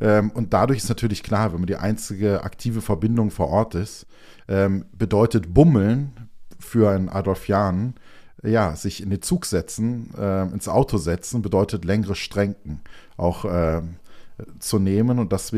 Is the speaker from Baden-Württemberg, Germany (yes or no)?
yes; Stuttgart, Baden-Württemberg, Germany; born there; ich bin gebürtiger Stuttgarter und bin dann zigmal umgezogen.